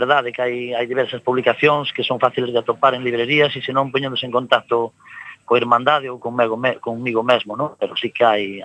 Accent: Encrobas, Galicia, Spain; moved away as an adult; eu nací nas Encrobas, medrei nas Encrobas e fun deixado das Encrobas de adulto, non? Vin como o val se foi destrozando pouco a pouco e como as máquinas e o burato provocou o derrumbamento da aldeana que eu vivía, que eran alrededor de 80 casas.

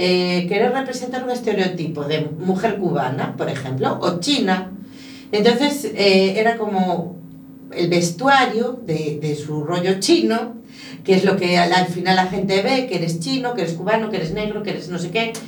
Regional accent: Andalusia, Spain; also born or lived in England; yo estuve viviendo en Inglaterra y hubo quien me preguntó que por qué no llevaba el traje de mi tierra.

